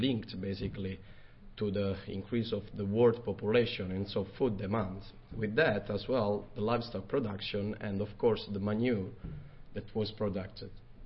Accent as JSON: {"language": "English", "country": "Italy", "second_language": "English", "moved": "yes", "lives_now": "Brisbane, Australia", "said": "I came from Italy, but I study at Queensland University of Technology in Australia, Brisbane."}